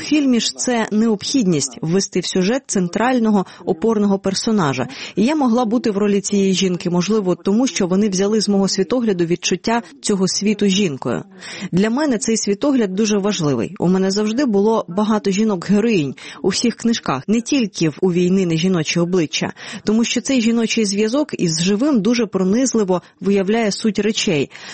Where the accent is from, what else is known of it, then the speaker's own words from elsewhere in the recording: Belarus; ми, білоруси, патріархальна нація, як і українці